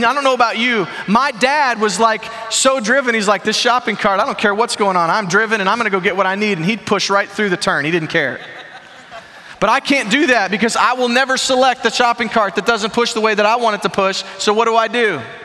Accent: Chicago, Illinois, United States; I grew up in Chicago. The problem with Chicago is you don't carry a gun in Chicago.

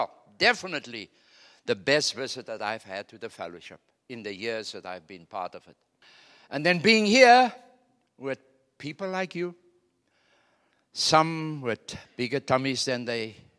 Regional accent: South Africa; I hail from South Africa. So with an African on stage, you can expect anything

